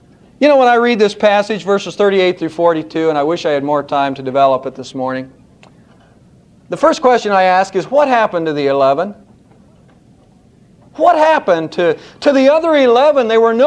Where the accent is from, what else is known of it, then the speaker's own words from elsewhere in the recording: Ohio, United States; In a few weeks, I'm going to be visiting my hometown up in Ohio